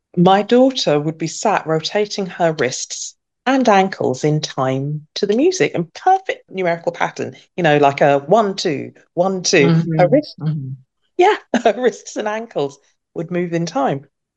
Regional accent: England, United Kingdom; born there; So both my mother and father were born and bred in Barbados. And I was born in England.

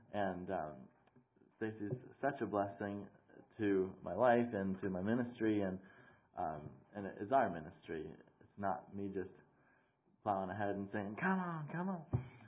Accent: New York, United States; We have snow and ice up in upstate New York, where I'm from. I was telling someone earlier, where I grew up in New York, we're 8 hours from New York City.

